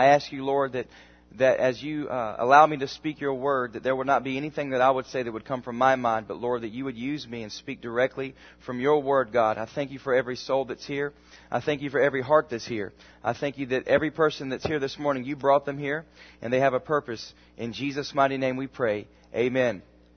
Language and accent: English; Myrtle Beach, South Carolina, United States; accent: southern; also born or lived in Los Angeles; now in New York City, United States; Many of you can hear the southern accent. How many of you can tell I'm from the south? I'm actually from Myrtle Beach, South Carolina.